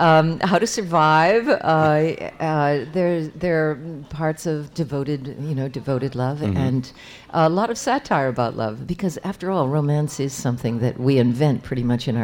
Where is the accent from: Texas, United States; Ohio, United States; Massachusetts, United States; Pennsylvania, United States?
Pennsylvania, United States; Pittsburgh; Mostly I depended on people giving me books as a kid. Uh-huh. But we lived in various areas around Pittsburgh.